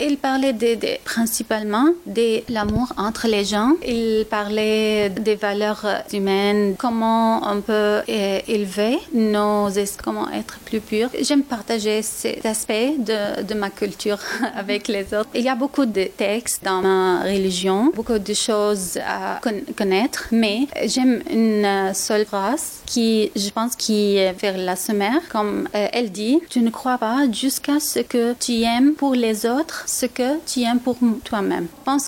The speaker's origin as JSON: {"language": "French", "country": "Syria", "said": "Je viens de la Syrie. J'habitais en Syrie et je suis à l'origine palestinienne. Je viens des régions en guerre."}